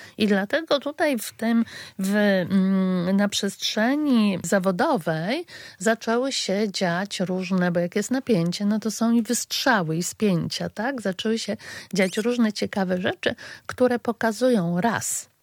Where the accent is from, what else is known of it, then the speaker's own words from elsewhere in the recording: Podlaskie Voivodeship, Poland; bo ja też jestem z Podlasia i teraz mieszkam tutaj.